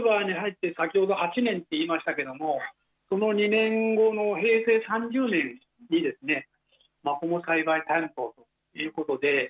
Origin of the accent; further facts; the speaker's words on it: Niigata, Japan; born there; 今年で79歳になります。出身は生まれは新潟県なんですけども、